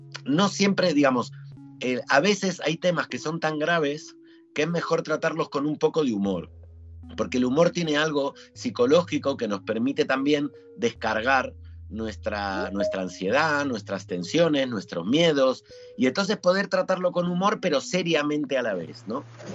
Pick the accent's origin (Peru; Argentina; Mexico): Argentina; moved away as an adult; now in Spain; yo vivo en España hace 28 años, he cumplido 28 años en España, y me fui de Argentina con 24 años, es decir, he vivido más en España que en Argentina. Pero a mí me gusta mantener mi acento